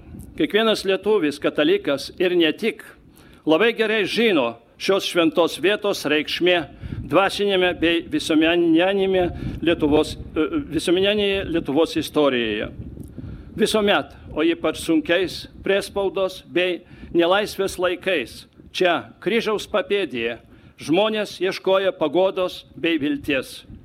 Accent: Belarus; Lithuanian is a second language; Aš esu iš Baltarusijos, lietuvių kalba nėra mano gimtoji kalba.

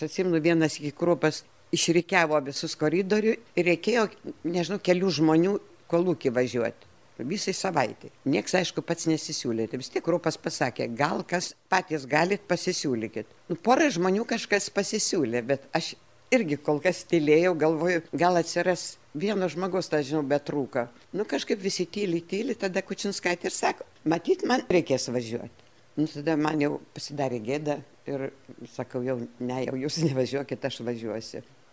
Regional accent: Salamiestis, Panevėžys County, Lithuania; aš esu iš Salamiesčio

